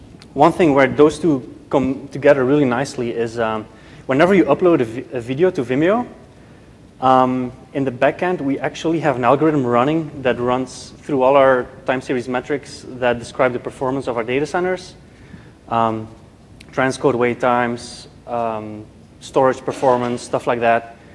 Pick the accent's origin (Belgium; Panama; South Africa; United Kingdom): Belgium; now in New York City, United States; I am from Belgium, the country known for its chocolates, its beer, and having no government for almost 2 years, a few years ago. I did come to New York City 2 years ago